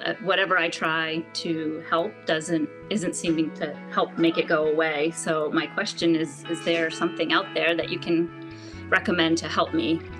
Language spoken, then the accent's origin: English; Bangor, Maine, United States; I am from Bangor, Maine.